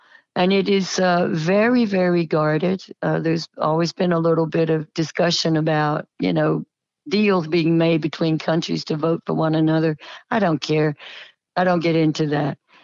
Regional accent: the South, United States; I think that the things that I learned growing up in the South are highly respected and highly respectable

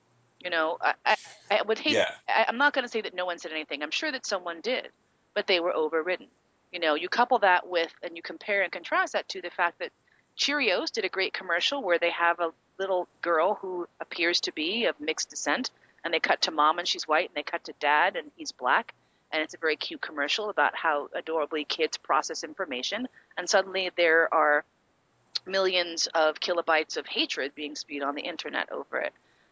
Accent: New York, United States; I will say I'm a Northerner growing up in New York.

